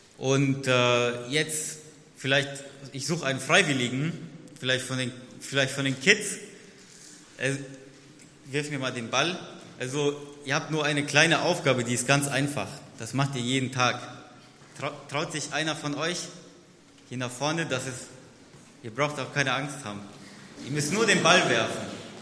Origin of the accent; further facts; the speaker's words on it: Haiger, Hesse, Germany; also born or lived in Giessen; in Haiger-Seelebach, in meiner Heimatgemeinde, auch eine Predigt halten. Und ich habe dann noch in Gießen gewohnt